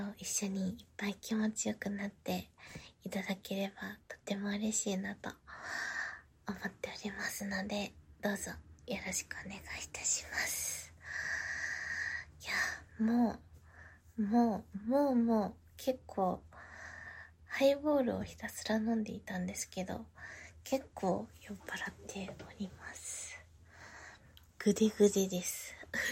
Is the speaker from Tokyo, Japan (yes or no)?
yes; Tokyo, Japan; accent: Tokyo shitamachi; 出身は東京生まれ東京育ちで、で3代続いているので江戸っ子になるのかなと思っております。なんでちょっと東京の下町っぽい感じの訛りがなんか泥酔したりすると出てきたりすることがあります。